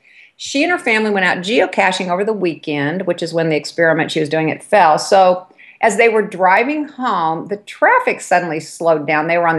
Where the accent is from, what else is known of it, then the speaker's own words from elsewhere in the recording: Lawrence, Kansas, United States; I have a couple of groups I'm in here in my hometown of Lawrence, Kansas